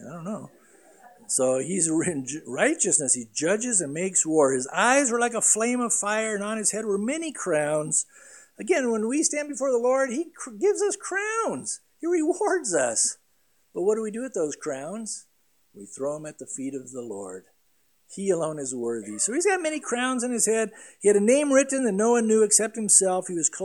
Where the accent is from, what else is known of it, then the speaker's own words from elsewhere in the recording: San Diego, California, United States; I mean, I grew up surfing in San Diego.